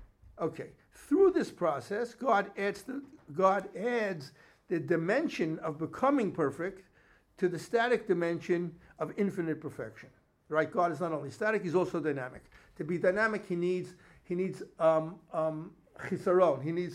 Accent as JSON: {"language": "English", "country": "United States", "tie": "born or raised there", "said": "the modernity that I grew up modern Orthodox in the States. So I grew up modern Orthodox"}